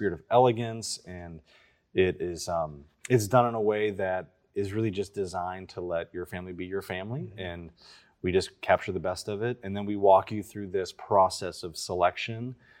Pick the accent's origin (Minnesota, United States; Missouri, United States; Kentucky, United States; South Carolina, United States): Kentucky, United States; I think growing up in Kentucky, like I said, I was playing all these like bands